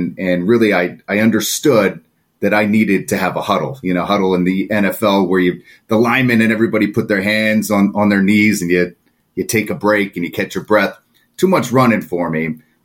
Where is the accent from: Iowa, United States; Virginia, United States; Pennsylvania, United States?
Pennsylvania, United States; Philadelphia; so I grew up in the Philadelphia area, which is in Pennsylvania in the United States.